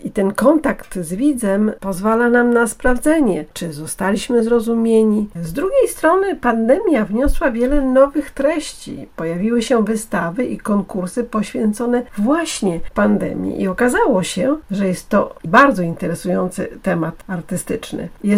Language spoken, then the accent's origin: Polish; Chełm, Lublin Voivodeship, Poland; now in France; Wyjechałam z Chełma na początku lat 90.